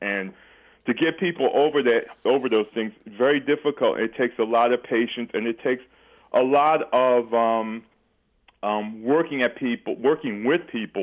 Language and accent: English; St. Louis, Missouri, United States; As you know, I am from St. Louis, I live only about 5 or 6 miles from Ferguson